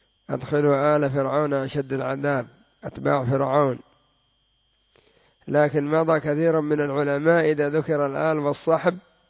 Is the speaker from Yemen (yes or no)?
yes; Yemen; عندنا في اليمن يسمون محمد بالعزي ويسمون علي بالجمالي ويسمون أحمد بالشهاب